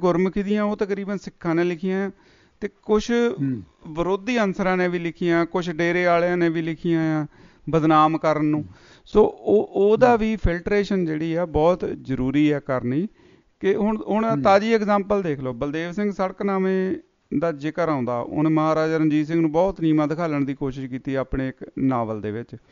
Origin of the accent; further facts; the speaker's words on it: Punjab, India; ਅਸੀਂ ਪੰਜਾਬ 'ਤੇ ਜੰਮੇ ਪਲੇ ਹਾਂ